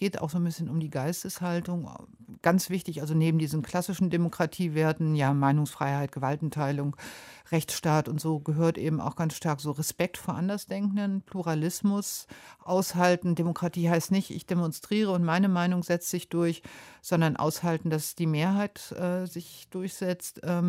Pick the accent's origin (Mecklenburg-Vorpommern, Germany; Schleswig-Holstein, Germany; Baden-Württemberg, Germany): Schleswig-Holstein, Germany; Ich bin an der Ostsee aufgewachsen, meine Großmutter hat mir noch viel vom Krieg erzählt. Es kamen Flüchtlinge direkt durch die Neustädter Bucht, wo ich geboren wurde.